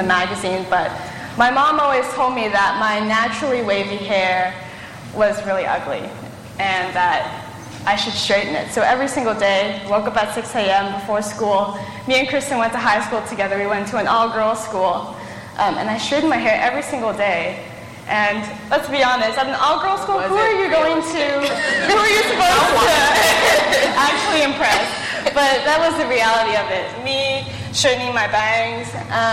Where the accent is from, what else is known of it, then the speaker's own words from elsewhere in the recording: Los Angeles, California, United States; I'm from Los Angeles, California.